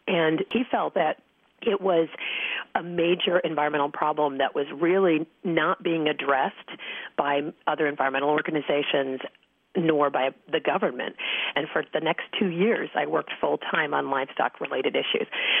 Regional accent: Michigan, United States; And as you mentioned, I grew up in Michigan, actually, and spent a lot of time outdoors and just loved nature.

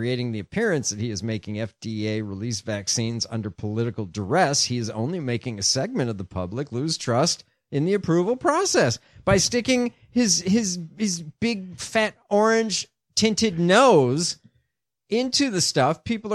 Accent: Chicago, Illinois, United States; When I say the Trib, I know there's Tribunes elsewhere. I grew up in Chicago.

